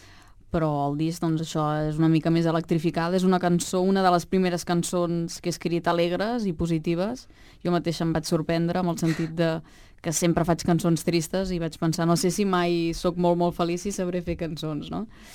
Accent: Granollers, Catalonia, Spain; aquest em quedava a prop d'on soc jo, que és Granollers.

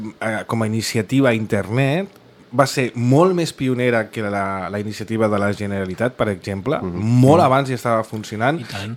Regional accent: Barcelona, Catalonia, Spain; born there; pels que no som de centre ciutat, tot i que jo soc nascut a la Sagrada Família, però visc en un lloc que tant de bo s'ha independit, si de la gran ciutat de Barcelona.

